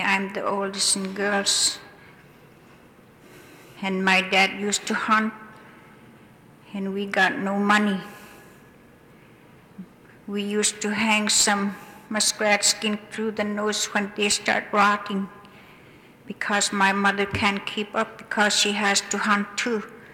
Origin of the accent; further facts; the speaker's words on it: Noorvik, Alaska, United States; also born or lived in Selawik; I'm from Selwick and I grew up at Nervik.